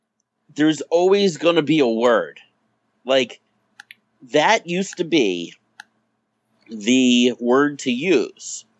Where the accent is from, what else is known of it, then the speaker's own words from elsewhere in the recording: Boston, Massachusetts, United States; as you said, I'm from Boston, and retarded is... You know, par for the course around here.